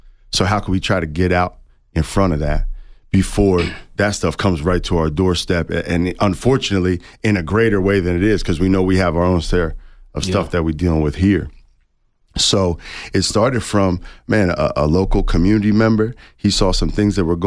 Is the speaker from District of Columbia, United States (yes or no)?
no; Pennsylvania, United States; also born or lived in Paterson, New Jersey; Patterson, New Jersey, Garden State. Then I grew up in Pennsylvania, a little bit outside of Philadelphia.